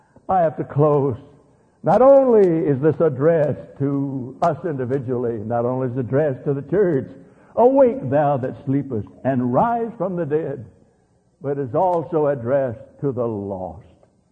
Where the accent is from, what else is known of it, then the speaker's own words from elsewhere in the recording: Oklahoma, United States; born there; also born or lived in Muskogee; As you know, I was born in Oklahoma. I came down here from Muskogee.